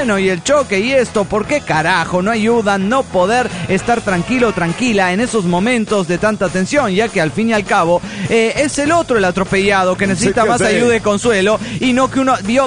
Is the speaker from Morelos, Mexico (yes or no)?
no; Tlaxcala, Mexico; Soy de Tlaxcala, México.